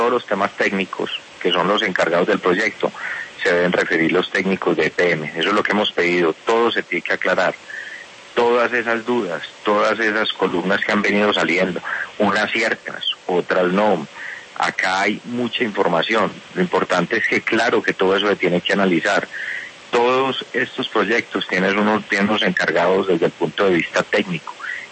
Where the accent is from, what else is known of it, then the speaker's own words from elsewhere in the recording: Antioquia, Colombia; el momento más difícil que estamos viviendo como antioqueños, como colombianos